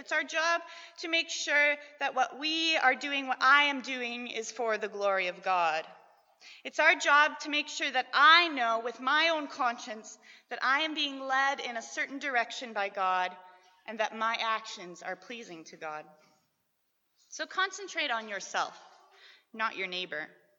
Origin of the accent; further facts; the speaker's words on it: Manitoba, Canada; I'm from Manitoba